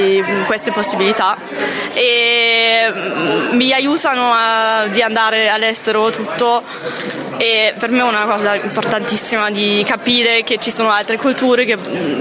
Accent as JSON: {"language": "Italian", "region": "East Germany", "country": "Germany", "said": "io vengo dall'est e lo dico sempre che vengo dalla Germania dell'est, anche se ora siamo una Germania"}